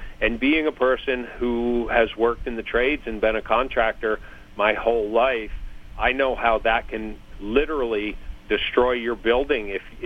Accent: Vermont, United States; I grew up here in Vermont, and we were sportsmen. We loved fishing and hunting. We always had guns.

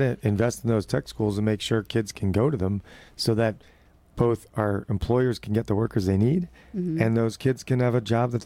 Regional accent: Massachusetts, United States; When I grew up just outside of Boston for 10 months a year

